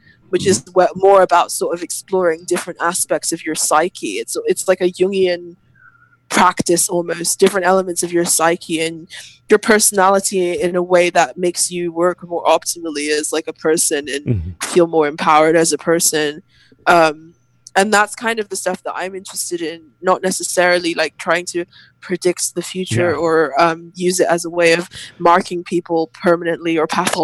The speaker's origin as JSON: {"language": "English", "country": "Nigeria", "said": "I'm from Nigeria. I'm half Nigerian"}